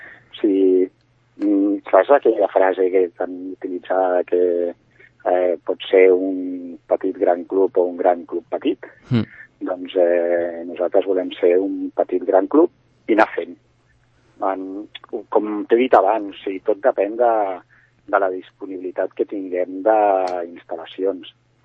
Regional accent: Barcelona, Catalonia, Spain; Jo sóc català, de Barcelona.

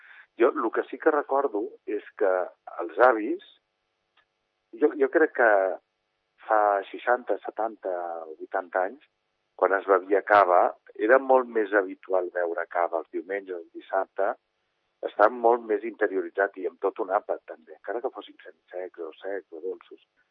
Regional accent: Sant Cugat, Catalonia, Spain; born there; Jo sí que vaig néixer a Sant Cugat.

